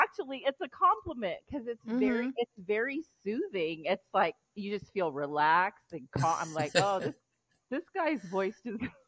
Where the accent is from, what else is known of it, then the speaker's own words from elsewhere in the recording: California, United States; we're both from the Bay Area. So, you know, we both were born and raised in the Bay Area.